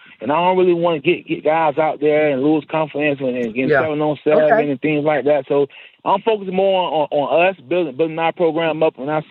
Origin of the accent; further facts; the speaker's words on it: Homestead, Florida, United States; I'm from the South. I'm from, you know, the Homestead, Goulds area.